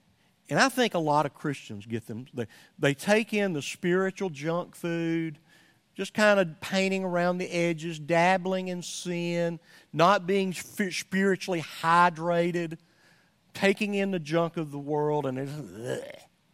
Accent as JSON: {"language": "English", "town": "Somerville", "region": "Georgia", "country": "United States", "said": "I'm from Somerville, Georgia. It's a Coke."}